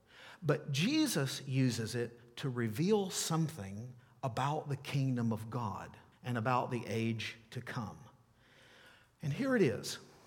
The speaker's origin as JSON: {"language": "English", "region": "Tennessee", "country": "United States", "said": "knew that I was from Tennessee."}